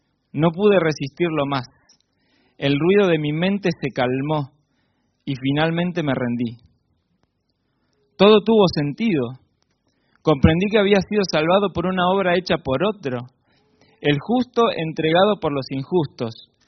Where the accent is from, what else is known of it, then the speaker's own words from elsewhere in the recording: Bahía Blanca, Buenos Aires Province, Argentina; Nací y me crié en Bahía Blanca, en una familia evangélica de valores conservadores.